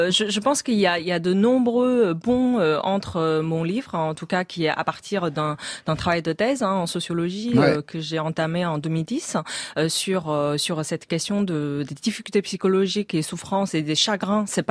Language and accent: French; Switzerland; accent: Swiss; Les gens n'arrêtent pas de revenir sur mon accent en me disant que voilà, c'est pas un accent chinois, mais c'est un accent suisse.